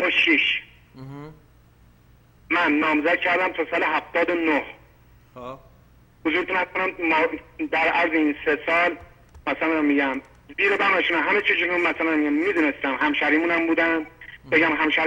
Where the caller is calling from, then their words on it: Iran; از ایرانم مزاحم میشم خدمتتون.